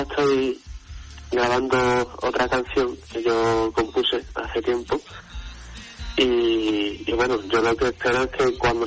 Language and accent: Spanish; Seville, Andalusia, Spain; born there; Pues yo nací en Sevilla, pero vivo en Dos Hermanas.